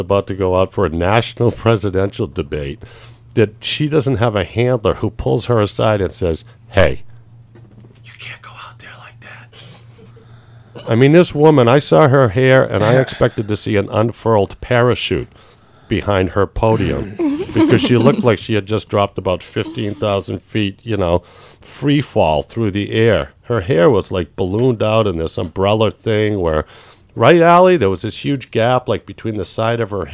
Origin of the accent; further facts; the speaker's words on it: United States; I'm an American.